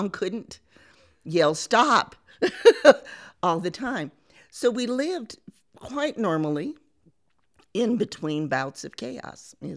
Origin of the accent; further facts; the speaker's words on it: Manchester, Iowa, United States; born there; I was born in Manchester, Iowa. I'm third from the bottom in a family of 11 who come from an Iowa farm family.